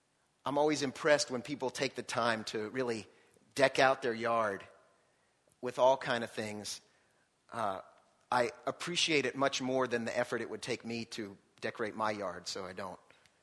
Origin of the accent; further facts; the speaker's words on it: Pensacola, Florida, United States; I used to walk around my neighborhood where I grew up back in Pensacola with my mom at Christmas time.